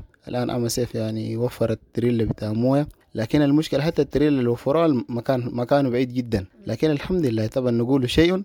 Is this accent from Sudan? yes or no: yes; Sudan